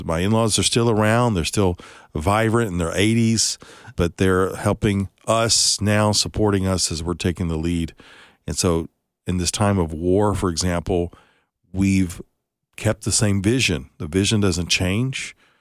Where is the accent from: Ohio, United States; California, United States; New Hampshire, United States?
California, United States; also born or lived in Dallas / Alabama; I was born in Dallas. We moved to California, so kind of all over.